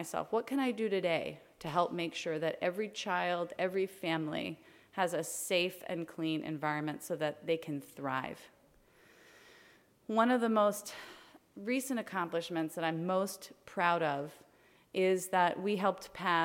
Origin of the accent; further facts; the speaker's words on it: Louisiana, United States; born there; So I was born in South Louisiana, and I regularly traveled back and forth between New Orleans and Baton Rouge to visit family when I was a little girl.